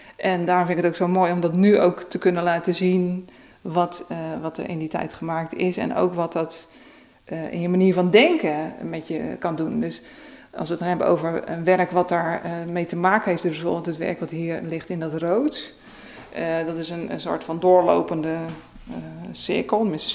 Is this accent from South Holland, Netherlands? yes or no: yes; Krimpen aan den IJssel, South Holland, Netherlands; Dat is waar ik vandaan kom, dat is mijn grond.